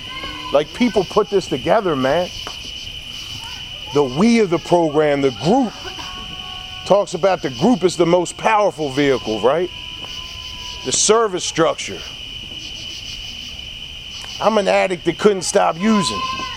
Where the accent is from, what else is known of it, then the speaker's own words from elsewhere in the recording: Baltimore, Maryland, United States; I'm from Southwest Baltimore.